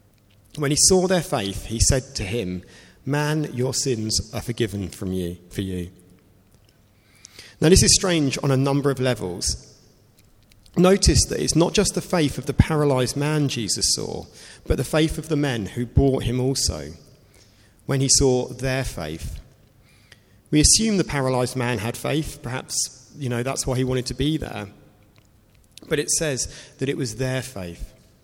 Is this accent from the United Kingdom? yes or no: yes; United Kingdom; As British people, and particularly a few months ago, we highlighted this during the Queen's lying in state, we are very good at queuing.